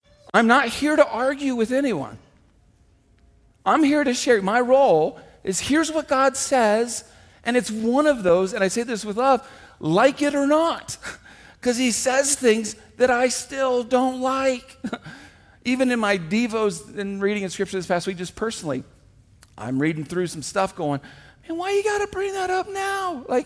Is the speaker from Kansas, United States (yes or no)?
yes; Kansas, United States; also born or lived in Indiana; now in South Dakota, United States; I grew up in Kansas, Indiana, and now 15 years as a South Dakotan, what I know about is controlled burns.